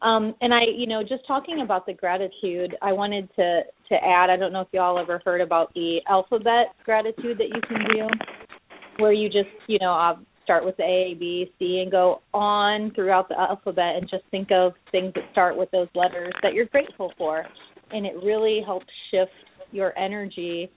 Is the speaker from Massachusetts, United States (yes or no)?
no; Texas, United States; I'm from Texas, and I called in last week